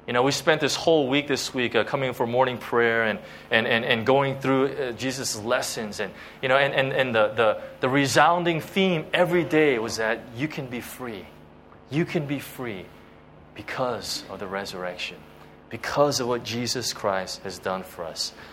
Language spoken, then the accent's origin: English; United States; You know, and being American, this is hard to grasp sometimes, right?